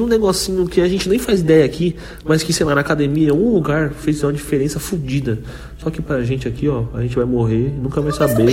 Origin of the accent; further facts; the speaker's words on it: São Paulo, Brazil; A gente é paulista, né, meu?